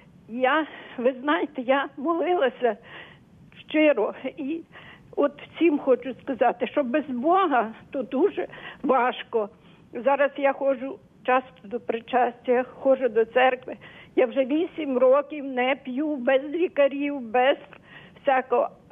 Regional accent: Lviv, Lviv Oblast, Ukraine; Зараз я заспокоюся. Я з Львова.

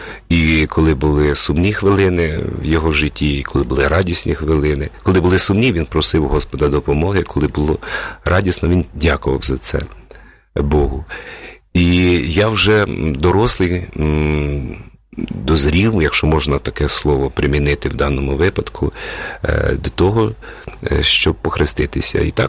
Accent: Nemyrivka, Khmelnytskyi Oblast, Ukraine; born there; Я народився на Хмельниччині, Старокостянтинівський район, село Немирівка.

